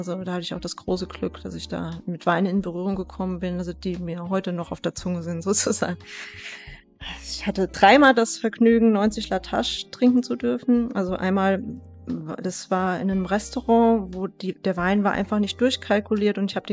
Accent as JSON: {"language": "German", "town": "Bad Camberg", "region": "Hesse", "country": "Germany", "tie": "born or raised there", "said": "das ist jetzt, wo ich aufgewachsen bin, in Bad Camberg."}